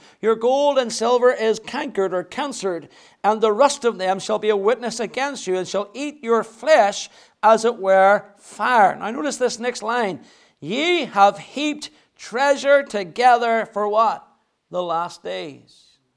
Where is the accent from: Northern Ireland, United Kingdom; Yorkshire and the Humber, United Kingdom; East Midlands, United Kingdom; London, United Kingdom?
Northern Ireland, United Kingdom; moved away as an adult; now in Stoke-on-Trent, United Kingdom; when I moved here 14 years ago from Northern Ireland